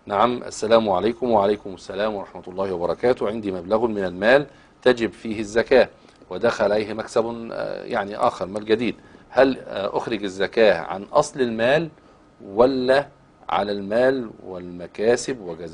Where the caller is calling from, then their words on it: Saudi Arabia; نتابع برنامج حضرتك يا أستاذ أحمد، ربنا يتقبل من السعودية أنا وزوجي